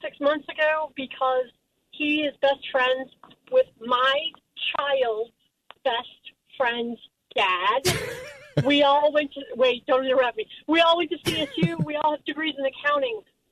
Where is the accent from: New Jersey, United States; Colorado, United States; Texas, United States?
Colorado, United States; We met, we're both type 1 diabetics. We are both from Colorado.